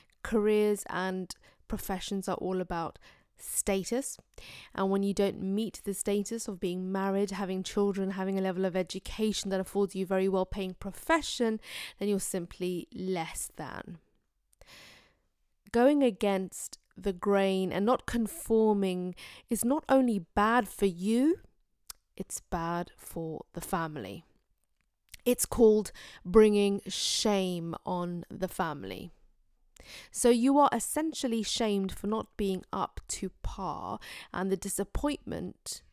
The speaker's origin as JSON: {"language": "English", "country": "United Kingdom", "tie": "born or raised there", "first_language": "Urdu", "said": "but from growing up in British Asian culture, being very close to South Asian culture, growing up with my mother tongue being Urdu, understanding Punjabi, and growing up with other British South Asian friends throughout my entire life."}